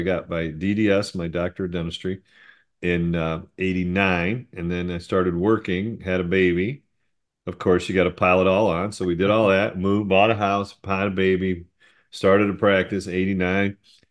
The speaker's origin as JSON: {"language": "English", "town": "Endicott", "region": "New York", "country": "United States", "tie": "born or raised there", "said": "I grew up in Endicott, Enwell, New York, which are two really small towns that kind of merge together mostly."}